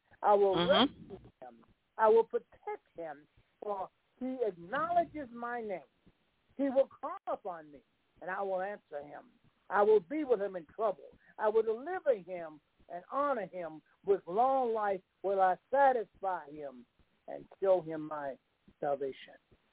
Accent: Memphis, Tennessee, United States; I can remember growing up in the South, in Tennessee, where I'm from, Memphis, and I can remember my grandmother having raising chickens.

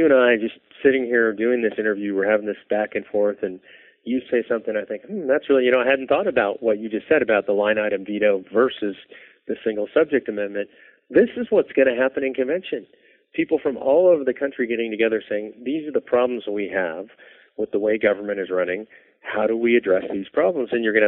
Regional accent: California, United States; So, yeah, I come from California, a little bit wacky out here in the West.

